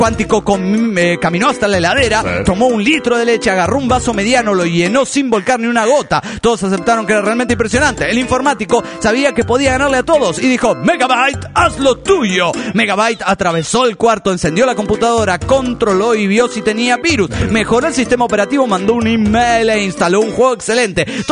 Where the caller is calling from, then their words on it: Araucanía, Chile; desde Cautín, Chile.